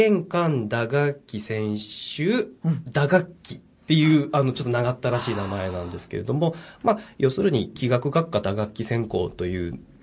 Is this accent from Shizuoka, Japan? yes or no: yes; Shizuoka, Japan; 地元の静岡でもたくさん音楽をお届けしたいなっていう気持ち